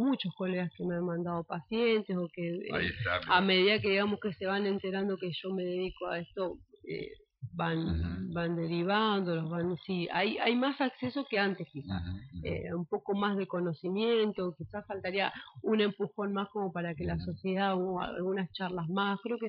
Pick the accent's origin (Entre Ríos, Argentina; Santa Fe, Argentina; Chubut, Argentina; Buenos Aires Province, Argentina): Santa Fe, Argentina; Rosario; yo estuve trabajando en Federación, yo soy de Rosario, y en el cordón industrial se ve mucha cantidad también.